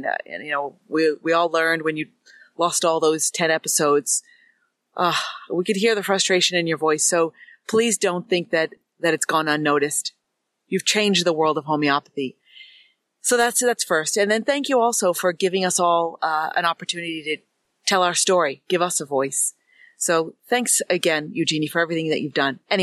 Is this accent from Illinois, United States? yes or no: no; Connecticut, United States; I'm from the USA. I live in the northeast part of the USA in an area called New England. I'm from Connecticut.